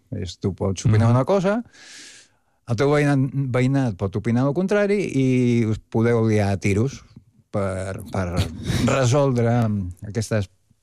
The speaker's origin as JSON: {"language": "Catalan", "town": "Palma", "region": "Balearic Islands", "country": "Spain", "said": "Jo també us dic que sóc de Palma, sóc palmesà, orgullós, i no conec gaire."}